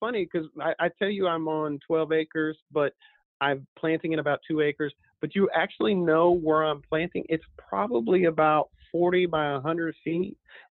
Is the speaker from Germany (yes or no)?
yes; Germany; I saw it when I was growing up in Germany.